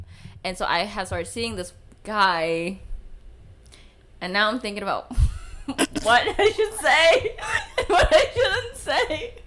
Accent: Vietnam; so I'm from Vietnam, born and raised

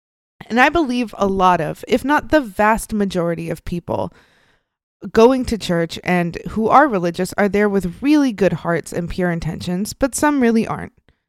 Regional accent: Midwest, United States; I'm an implant. I grew up in the Midwest, deep in the Bible Belt, and spent the majority of my childhood in the church.

